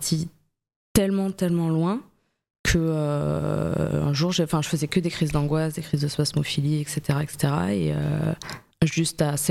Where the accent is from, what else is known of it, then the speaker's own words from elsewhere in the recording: Avignon, Provence-Alpes-Côte d'Azur, France; also born or lived in Arles; J'ai grandi à Avignon, je suis née à Arles. J'ai fait mon primaire, collège, lycée à Avignon. Mm. Et ensuite, je suis montée à Paris.